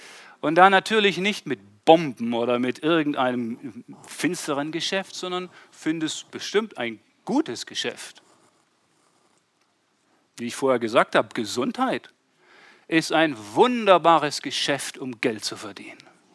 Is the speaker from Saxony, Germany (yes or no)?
no; Wurmberg, Baden-Württemberg, Germany; Und ich komme aus Wurmberg. Da gibt es viele Würmer.